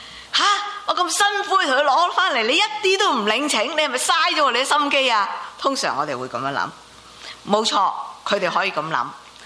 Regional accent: China; 其实我们作为中国人，我们其实都见得多的了。

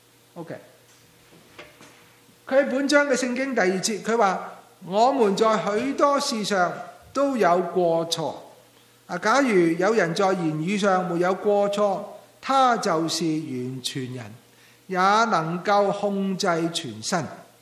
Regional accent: Hong Kong; 就系你唔出声，系我哋香港人有句说话

